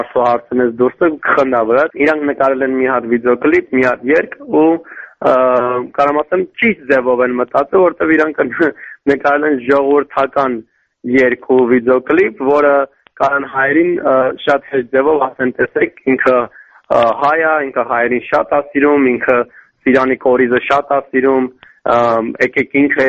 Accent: United States; ես Ամերիկայից եմ, մեր մոտ ամեն ինչ ասնում է արդար։

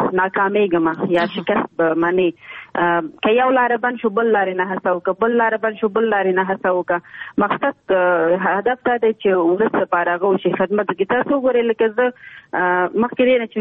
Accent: Nangarhar, Afghanistan; مونږ دواړه د ننګرهار یو

